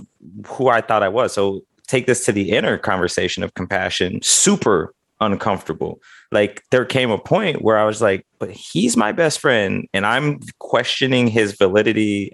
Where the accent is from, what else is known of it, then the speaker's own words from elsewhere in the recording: Midwest, United States; I mean, for me, like, I was raised in the Midwest, and it was kind of like a get along to get along kind of scenario.